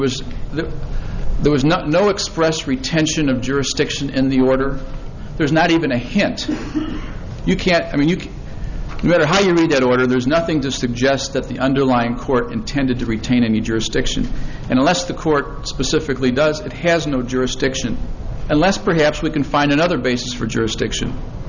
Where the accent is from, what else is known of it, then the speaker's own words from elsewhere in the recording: Lafayette, Indiana, United States; I'm an attorney from Lafayette, Indiana.